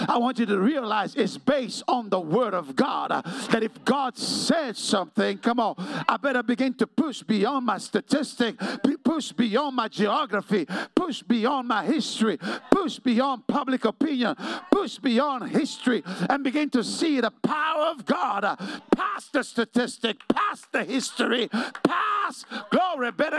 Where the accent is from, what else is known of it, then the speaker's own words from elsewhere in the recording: New York, United States; I'm from New York.